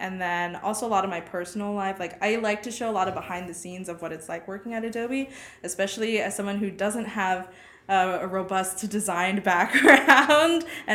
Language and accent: English; Philippines; I'm Filipino, and you know, my parents saw success